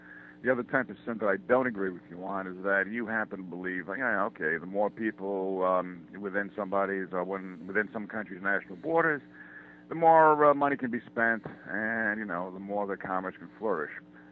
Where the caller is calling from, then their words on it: Montana, United States